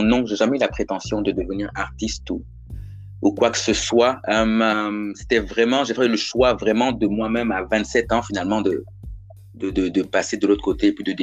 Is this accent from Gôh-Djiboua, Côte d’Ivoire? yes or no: no; Abidjan, Côte d’Ivoire; Je viens d'Abidjan. Un petit village à côté de Bassam, qui était la première capitale de la Côte d'Ivoire.